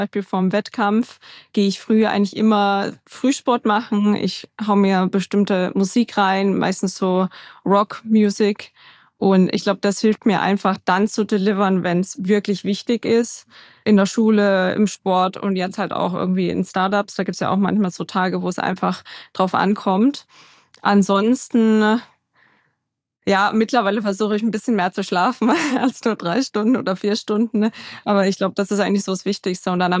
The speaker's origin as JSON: {"language": "German", "country": "Germany", "tie": "born or raised there", "said": "nördlich von München aus einem kleinen Ort an der Grenze zu Tschechien. Die meisten kennen das nicht. So Hof kennt man vielleicht. Das ist so 45 Minuten westlich von da, wo ich aufgewachsen bin."}